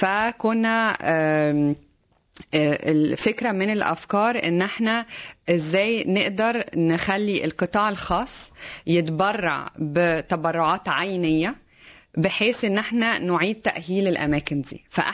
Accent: Egypt; فبنتيح الفرصة لمئات من الطلبة المصريين يستفيدوا بخبرات عالمية في بلدنا مصر.

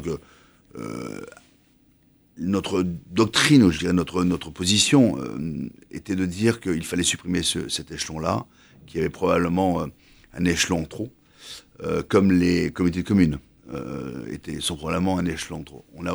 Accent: Bergerac, Nouvelle-Aquitaine, France; Moi, je suis de Bergerac, mais à côté de Bergerac.

